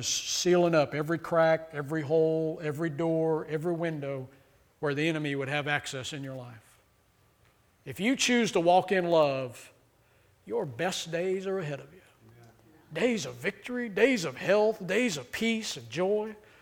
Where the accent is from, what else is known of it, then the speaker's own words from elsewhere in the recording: Texas, United States; I'm from Texas, man, so anytime I can bring up Texas, I'm going to do it, because that's what we do. I grew up in rattlesnake country.